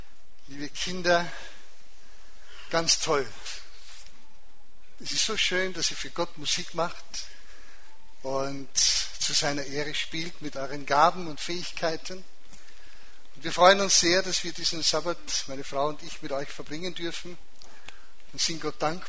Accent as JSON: {"language": "German", "region": "Salzburg", "country": "Austria", "tie": "born or raised there", "said": "Die Eltern waren schon in der Adventgemeinde. Und bin ich aufgewachsen in Salzburg"}